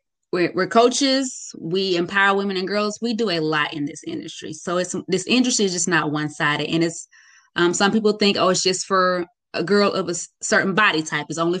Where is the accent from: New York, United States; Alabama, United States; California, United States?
Alabama, United States; Roanoke; I would sing at some of the pageants that were happening in my hometown, Roanoke, Alabama.